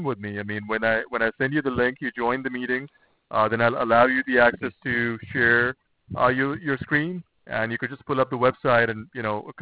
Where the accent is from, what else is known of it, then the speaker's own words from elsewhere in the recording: Australia; I come from Australia